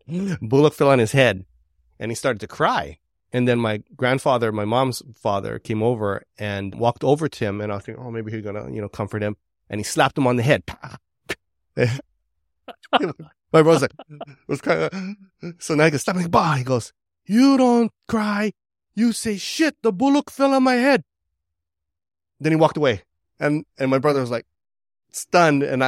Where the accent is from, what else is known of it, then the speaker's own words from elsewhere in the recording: Manoa, Hawaii, United States; So mine would be, I grew up here in Manoa.